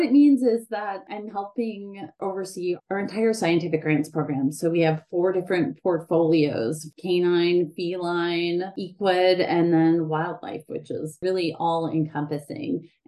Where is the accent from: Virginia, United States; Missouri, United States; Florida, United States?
Florida, United States; Similar to a lot of people in this field, I grew up in Florida and I wanted to be a marine biologist or a veterinarian.